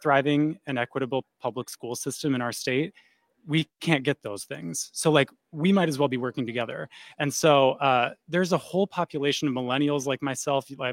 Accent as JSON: {"language": "English", "town": "Eau Claire", "region": "Wisconsin", "country": "United States", "tie": "born or raised there", "said": "Yeah, I was born and raised in Eau Claire and went through 13 years of public school in Eau Claire from 1999 to 2012. And I'm kind of a fourth generation person from that area, Northwest Wisconsin"}